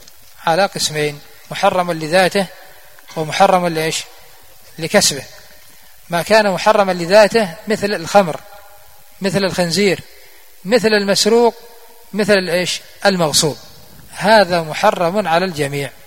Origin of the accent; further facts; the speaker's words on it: Yemen; فتعرفون قبل فترة لما حصلت الأزمة عندنا في اليمن،